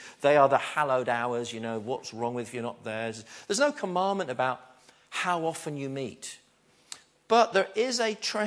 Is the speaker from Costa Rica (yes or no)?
no; East of England, United Kingdom; Now, I know I come from East Anglia.